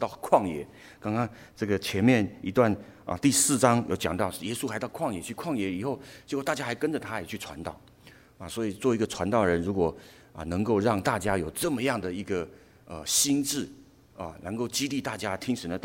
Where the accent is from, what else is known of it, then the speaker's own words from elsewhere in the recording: Hualien, Hualien County, Taiwan; 我是花莲人啊，我从小生长在花莲。花莲是大家知道是一个比较乡下的地方，然后可是呢风景很漂亮，依山傍水啊，我从小就在那个环境长大